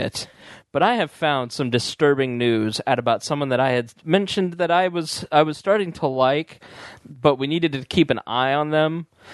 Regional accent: United States; I'm an American.

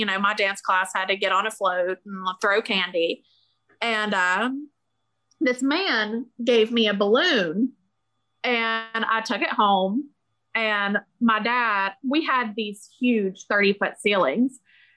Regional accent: West Virginia, United States; we're from West Virginia.

